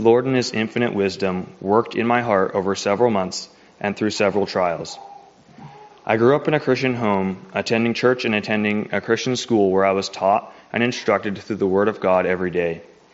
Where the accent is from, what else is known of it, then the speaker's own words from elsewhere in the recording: British Columbia, Canada; I'm from British Columbia, Canada.